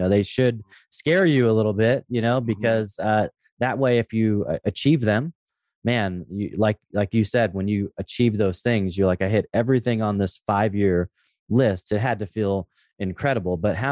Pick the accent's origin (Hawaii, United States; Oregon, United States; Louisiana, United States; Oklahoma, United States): Oregon, United States; Portland; growing up in Portland, being a big trailblazer fan